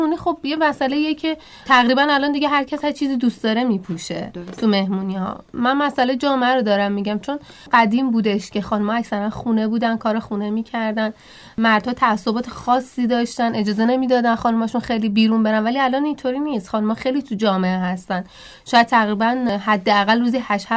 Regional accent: Iran; تو جامعه ما که ایرانی هستیم

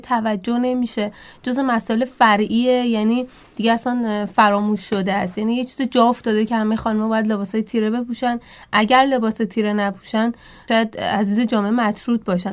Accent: Iran; تو جامعه ما که ایرانی هستیم

